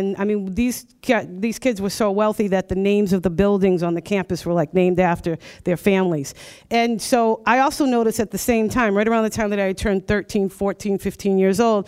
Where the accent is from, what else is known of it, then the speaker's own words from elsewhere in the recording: Roxbury, Massachusetts, United States; And so I grew up in Roxbury, Massachusetts. So yeah, right? So my kids are the fourth generation to live in our home in Roxbury, Massachusetts.